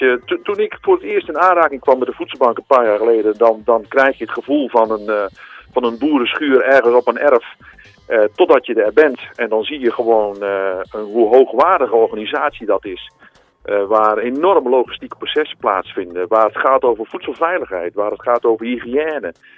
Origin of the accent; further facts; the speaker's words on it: Oss, North Brabant, Netherlands; Ja, ik kom uit de buurt van Os.